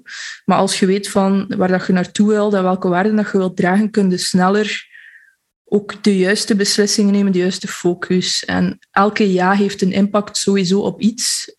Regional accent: Flanders, Belgium; Ik kom uit West-Vlaanderen, dus ik hoop dat ik mijn vette E een klein beetje kan wegsteken in dit gesprek en dat het verschil tussen G en H ook duidelijk is, maar ik doe mijn best. Ik ben bijna 30

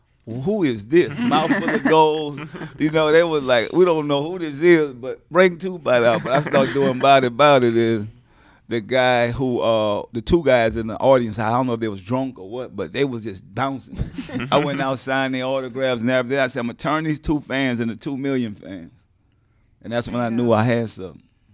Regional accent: New Orleans, Louisiana, United States; He just thought, I'm from New Orleans.

